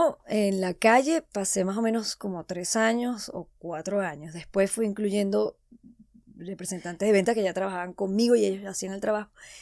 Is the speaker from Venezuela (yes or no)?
yes; Venezuela; como yo soy venezolana